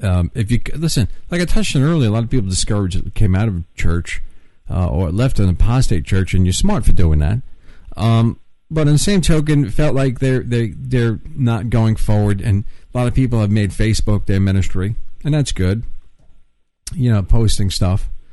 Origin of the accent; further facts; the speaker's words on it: New York, United States; Got to remember I'm from New York.